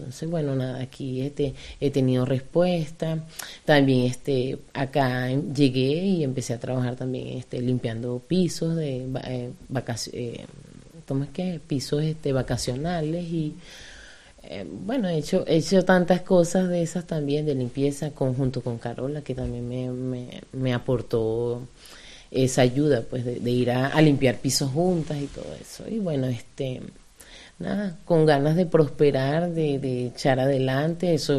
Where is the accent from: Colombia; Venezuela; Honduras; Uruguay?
Venezuela; moved away as an adult; cuando me monté en el avión que salí de Venezuela